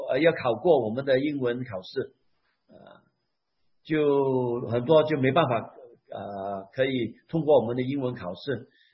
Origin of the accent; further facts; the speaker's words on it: Malaysia; first language Hakka; Chinese is a second language; 因为我是最近才学到用中文的啊。之前我的母语是客家话啊，就我因为我们是马来西亚人，所以我们的口音有点不一样哦。